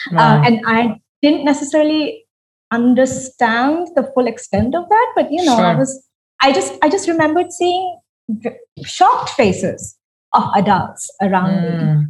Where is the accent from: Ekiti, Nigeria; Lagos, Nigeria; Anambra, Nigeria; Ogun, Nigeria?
Lagos, Nigeria; So I grew up in Lagos, Nigeria, which I think for me particularly, I was born in 1981.